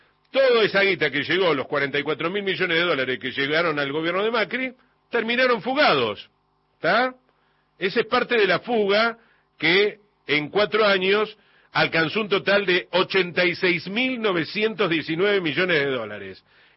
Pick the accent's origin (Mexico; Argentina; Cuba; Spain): Argentina; Salta; de Salta.